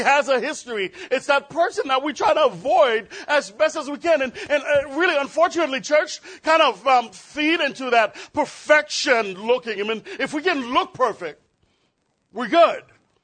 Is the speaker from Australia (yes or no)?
no; Haiti; As a young kid growing up in Haiti, I would grab a couple of cans, a couple of my friends, and we would begin to play.